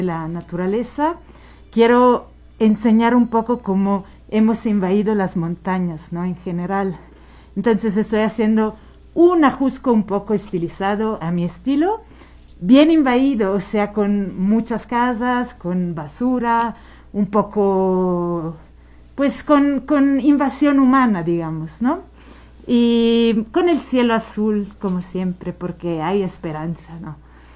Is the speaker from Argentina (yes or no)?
no; Switzerland; Yo vengo de Suiza, entonces vengo de la montaña también. Me siento un poquito a casa.